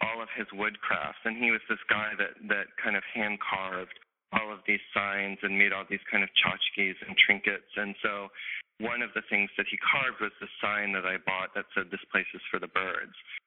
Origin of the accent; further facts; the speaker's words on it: St. Louis, Missouri, United States; I'm from St. Louis.